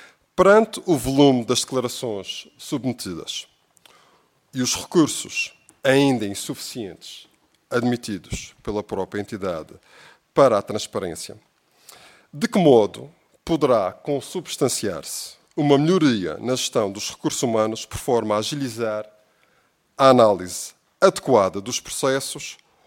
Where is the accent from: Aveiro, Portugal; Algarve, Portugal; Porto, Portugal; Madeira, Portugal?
Madeira, Portugal; como já percebeu pelo meu sotaque, eu sou da região autónoma da Madeira.